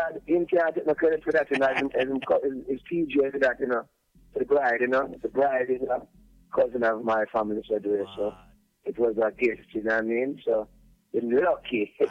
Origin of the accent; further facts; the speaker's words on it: Saint Thomas, Jamaica; Well, I mean, I'm Jamaican, you know.